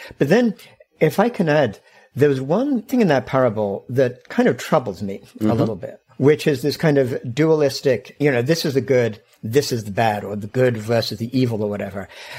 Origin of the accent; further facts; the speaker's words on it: England, United Kingdom; I grew up in England.